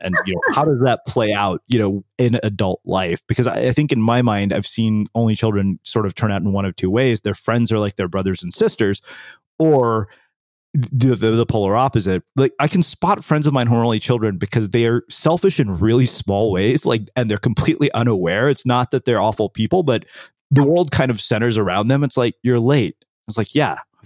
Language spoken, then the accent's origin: English; College Station, Texas, United States; I grew up in College Station, and that's probably nowhere as near as like hardcore as many of the small, you know, real small Texas towns like Odessa and places like that.